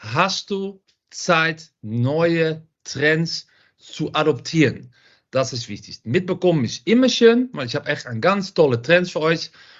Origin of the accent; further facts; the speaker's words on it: Netherlands; German is a second language; Man hört das auch ein bisschen, ich komme aus Holland.